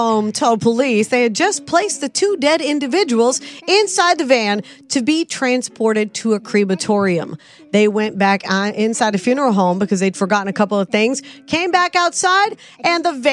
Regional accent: Southern United States, United States; My nana used to make sun tea. You know, I'm from the South.

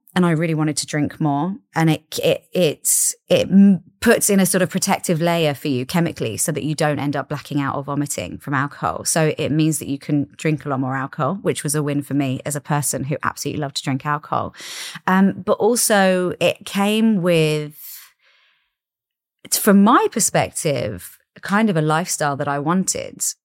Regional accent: London, United Kingdom; And I grew up in South London

